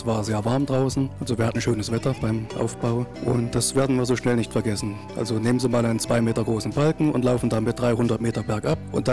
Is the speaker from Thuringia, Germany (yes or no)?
yes; Meura, Thuringia, Germany; Ich komme aus Meura.